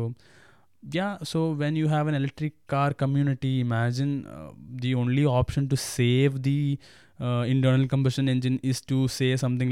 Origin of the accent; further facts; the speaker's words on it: Kerala, India; Especially I'm from Kerala